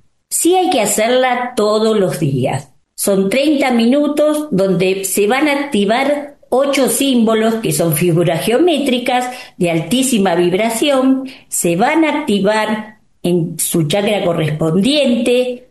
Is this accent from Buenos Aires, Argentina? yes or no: yes; Buenos Aires, Argentina; soy de Buenos Aires